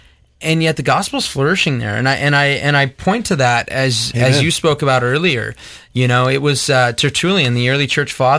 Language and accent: English; United States; I grew up in here in America in a conservative home, right?